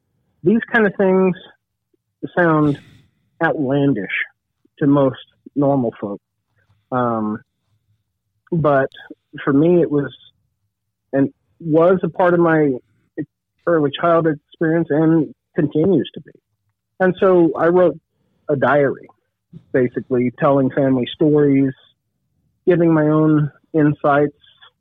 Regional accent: California, United States; So I grew up in California

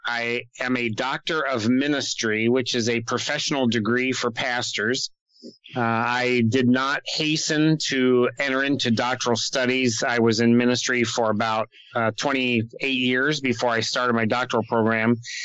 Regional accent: Washington, District of Columbia, United States; born there; I was born in Washington, D.C.

